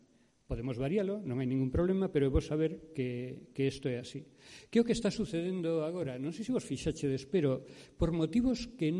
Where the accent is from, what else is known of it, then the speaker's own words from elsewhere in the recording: Pontevedra, Galicia, Spain; born there; Eu nacín en Pontevedra e desde aí víamos as estrelas nos anos 60